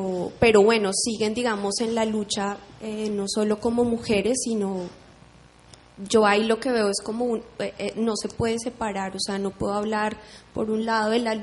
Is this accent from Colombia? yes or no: yes; Colombia; Yo soy colombiana y trabajo con mujeres indígenas en Colombia